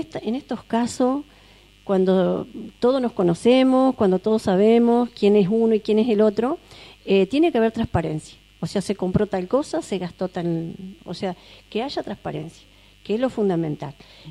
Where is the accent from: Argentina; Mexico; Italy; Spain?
Argentina; Pastor Brito; Pero bueno, yo amo mi pueblo, yo crecí ahí